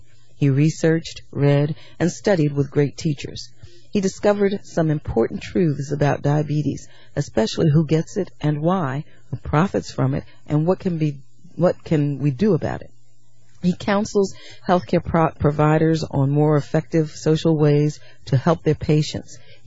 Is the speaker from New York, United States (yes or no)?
yes; New York, United States; Well, New York is my state also, Westchest